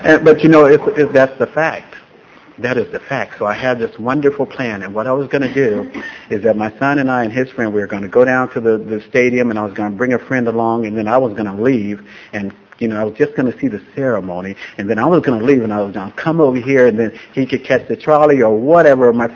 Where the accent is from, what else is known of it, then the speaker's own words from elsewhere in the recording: San Diego, California, United States; Like I said, I grew up in San Diego